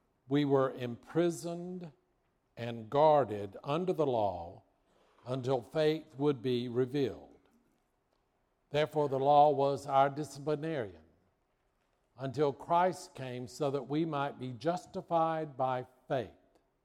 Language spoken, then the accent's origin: English; Marietta, United States; But remember, I grew up in Marietta.